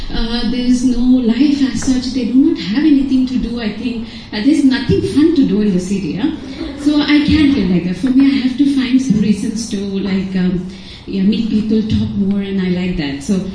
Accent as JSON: {"language": "English", "country": "India", "moved": "as an adult", "said": "So I am from India, and I was practicing lawyer, and I went to the US to pursue master's"}